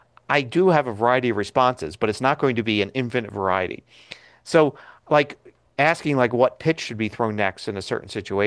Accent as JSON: {"language": "English", "town": "Philadelphia", "region": "Pennsylvania", "country": "United States", "tie": "born or raised there", "moved": "yes", "lives_now": "Colorado, United States", "said": "originally with the Phillies growing up in Philadelphia, and then the Rockies now that I live in Colorado."}